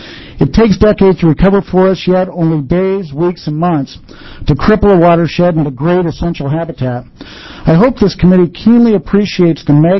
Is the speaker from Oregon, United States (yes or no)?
yes; Tualatin, Oregon, United States; I'm a I'm from Tualatin.